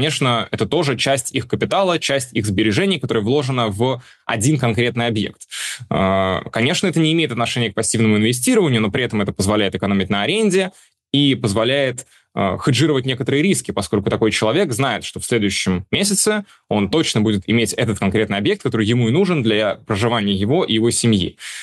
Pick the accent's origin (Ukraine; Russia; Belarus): Russia; Moscow; also born or lived in Russian Far East / Saint Petersburg; я родился и вырос в Москве, но при этом довольно быстро после наступления совершеннолетия я переезжал часто и переезжал всегда в небольшие города